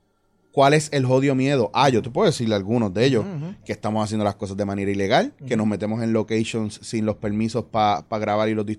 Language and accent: Spanish; Puerto Rico; yo siendo puertorriqueño y arrastrando la L